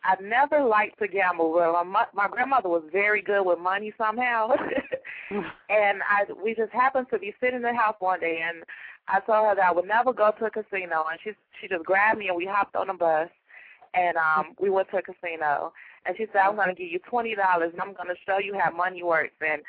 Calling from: Chicago, Illinois, United States; I'm calling from Chicago.

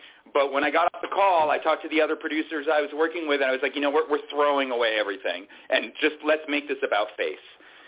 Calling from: Glendale, California, United States; I'm calling from lovely Glendale, California, right in Los Angeles.

